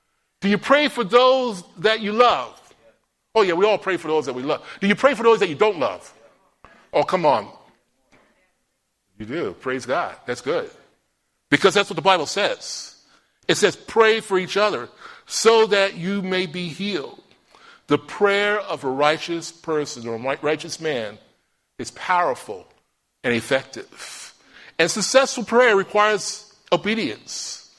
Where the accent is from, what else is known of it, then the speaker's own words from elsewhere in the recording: New York, United States; That was a saying that was on a sign that was over the altar of my church where I grew up in New York.